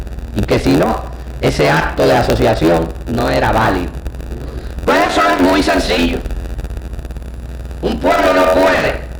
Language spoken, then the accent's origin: Spanish; Mayagüez, Puerto Rico; Yo, mayagüezano, tengo derecho de participar en la autodeterminación de Puerto Rico, mi nación, pero no de Mayagüez, mi pueblo